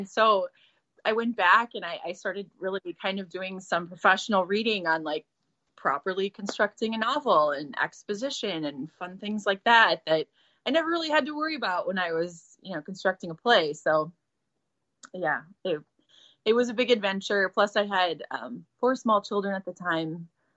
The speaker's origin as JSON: {"language": "English", "region": "Minnesota", "country": "United States", "said": "Minnesota. I'm from Minnesota."}